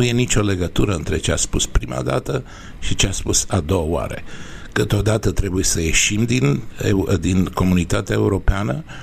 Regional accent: Romania; moved away; Sigur, sunt plecat din România de aproape 50 de ani. După cum vedeți și după cum se știe, n-am pierdut niciodată inima de român, n-am pierdut cultura de român, n-am pierdut sentimentele pentru România.

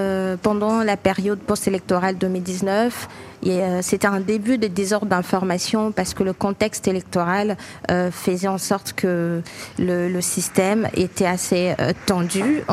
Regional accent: Kinshasa, DR Congo; Alors, je suis congolaise, née à Kinshasa surtout, j'adore ma ville. Donc, quinoise pur jus

